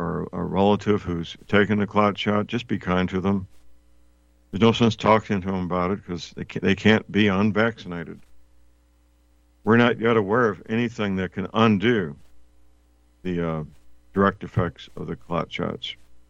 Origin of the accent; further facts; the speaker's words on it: St. Louis, Missouri, United States; Pfizer is partly manufactured in my hometown, St. Louis, by the way.